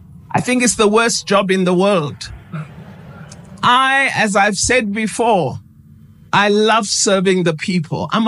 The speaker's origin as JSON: {"language": "English", "country": "South Africa", "said": "But I cannot, as a South African, say I go with Fatah, or I go with Hamas"}